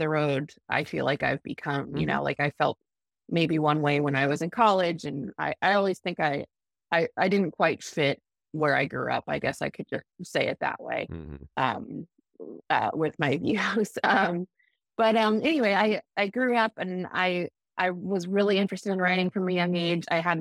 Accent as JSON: {"language": "English", "town": "Elkhart", "region": "Indiana", "country": "United States", "tie": "born or raised there", "also_born_or_lived": "South Bend", "said": "But I actually grew up, I was born in South Bend, Indiana, and grew up in Elkhart, which is right outside of the town where you're not familiar. It's Northern Indiana."}